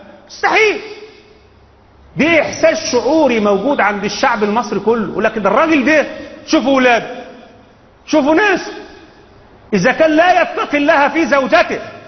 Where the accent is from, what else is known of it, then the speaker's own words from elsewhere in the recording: Egypt; في موضوع إشكالية ما يحدث في البلاد العربية خصوصا عندنا في مصر